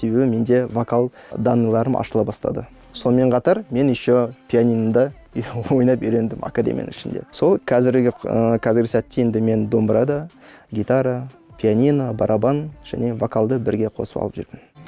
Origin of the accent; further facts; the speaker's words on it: Fort-Shevchenko, Mangystau Region, Kazakhstan; moved away as an adult; now in Almaty, Kazakhstan; жасым 25-те өзім Маңғыстау облысы Түпқараған аудан Форт Шевченко дейтін қала бар сол жердің тумасымын жалпы енді балалық шағым сол жақта өтті менің 18 жасқа дейін 18-де Алматы қаласына келіп